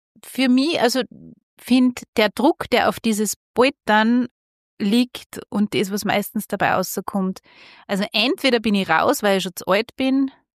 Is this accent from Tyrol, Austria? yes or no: no; Hallein, Salzburg, Austria; Jugendfreundinnen aus Hallein, wo ich her bin